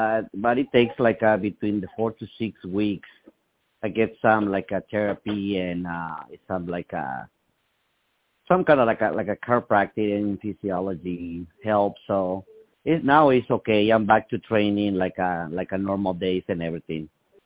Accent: Mexico City, Mexico; now in United States; I'm from Mexico City, Mexico. Currently, I train at San Bernardino, California

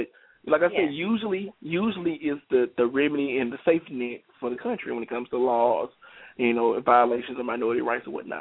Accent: Mississippi, United States; I grew up, and you know, I'm a Mississippi boy. I'm from the South, so it's the look.

